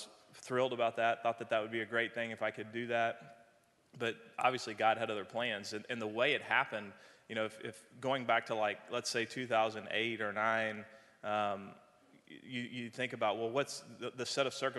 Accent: Austin, Texas, United States; being from Texas and growing up in Austin and coming to Rice

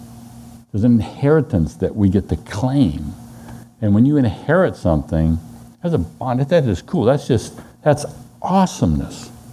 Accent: Louisiana, United States; Because I grew up in South Louisiana in rice fields and soybean fields.

